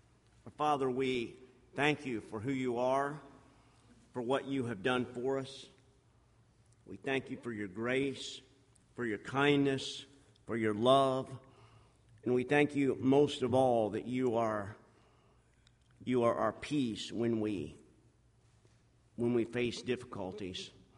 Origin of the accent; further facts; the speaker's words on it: Fort Lauderdale, Florida, United States; but actually I'm from Fort Lauderdale, so the whole city of Fort Lauderdale, no one went to church.